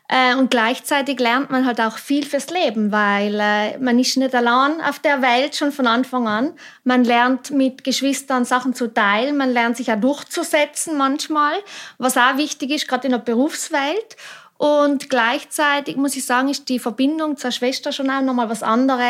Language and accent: German; South Tyrol, Italy; Natürlich auch ein Privileg als Südtirolerin eben in so einer wichtigen Position.